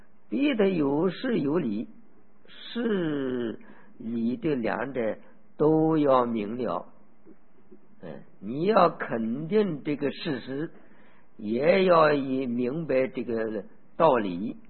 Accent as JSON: {"language": "Chinese", "country": "China", "said": "就是我们中国人你学孔子学儒的话，孔子讲的话都是一样的"}